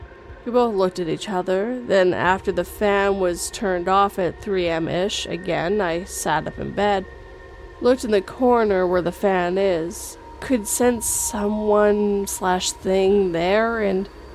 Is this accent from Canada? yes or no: yes; Canada; but I'm also Canadian, not living in an Asian country.